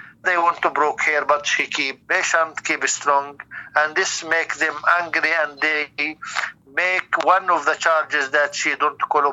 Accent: Nabi Saleh, Ramallah and al-Bireh Governorate, Palestine; I am from Palestine, Ramallah, Nabi Saleh village.

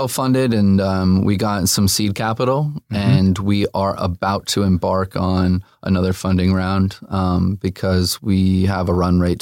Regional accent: Los Angeles, California, United States; Yeah, I grew up here, born and raised, my sister and I. I was born in Burbank, so I've lived all over now. I lived in Marina Del Rey for a while, Hollywood Hills, Studio City. I'm an LA native for sure.

